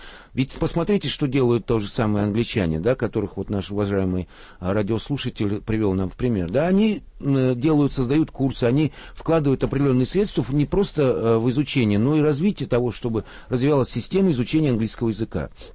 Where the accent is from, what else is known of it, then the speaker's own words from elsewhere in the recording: Russia; also born or lived in Odessa, Ukraine; я родился в Одессе давным-давно, всю жизнь прожил